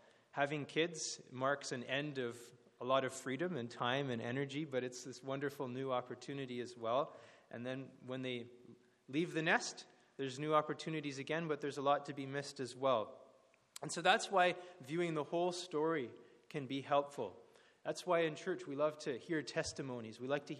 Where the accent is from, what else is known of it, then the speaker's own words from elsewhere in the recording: Vancouver, British Columbia, Canada; I always followed the BC Lions, the local team, growing up in Vancouver, and I'd go to the games and enjoy that with my family.